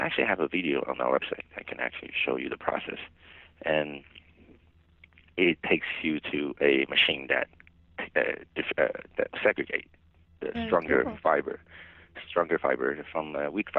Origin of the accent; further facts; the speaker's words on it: Hong Kong; We based in Hong Kong, and I'm actually from Hong Kong, and then we had a factory in China when I was little